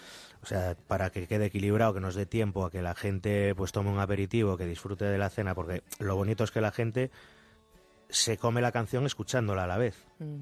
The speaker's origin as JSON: {"language": "Spanish", "town": "A Coruña", "region": "Galicia", "country": "Spain", "said": "Entonces me lo llevé un poquito al norte, yo soy de Coruña"}